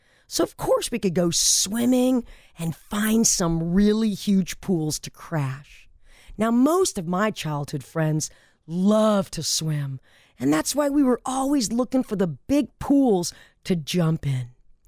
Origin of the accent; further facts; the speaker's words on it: Granada Hills, California, United States; You see, where I grew up in Granada Hills, California, we had pools, or we had a bunch of friends with pools.